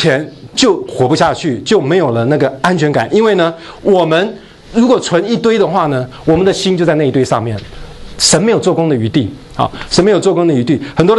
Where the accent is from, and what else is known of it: China